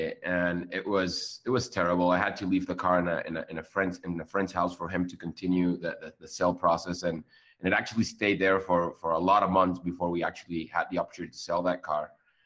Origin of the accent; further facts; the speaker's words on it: Venezuela; I'm from Venezuela. I've been living across the world for the past 12 years now. And I was living in Colombia back in 2012.